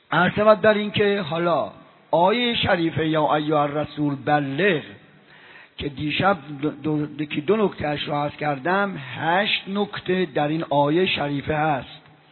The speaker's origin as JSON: {"language": "Persian", "region": "Isfahan", "country": "Iran", "moved": "yes", "lives_now": "Qom, Iran", "said": "50 ساله که من از اصفهان اومدم بیرون، قم هستم یا حوزه های مشهد و اصفهان، مشهد و قم و مثلا نجف و این برانور بودم،"}